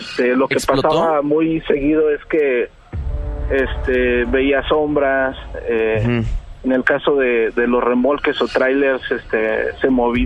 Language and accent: Spanish; State of Mexico, Mexico; Yo soy del Estado de México.